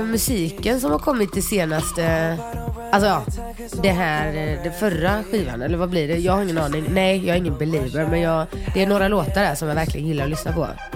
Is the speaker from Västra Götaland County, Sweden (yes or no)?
yes; Gothenburg, Västra Götaland County, Sweden; born or raised there